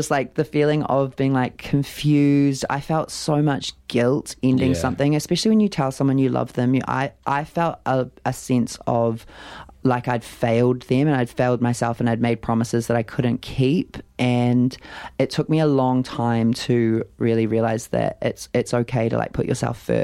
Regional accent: Hawke's Bay, New Zealand; got ties to Wellington, living there for a while, and I've played in Christchurch, and I know I've got fans there, and I'm from Hawke's Bay

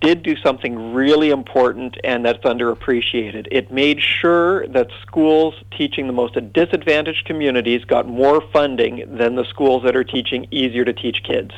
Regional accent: Canada; that I grew up with in Canada

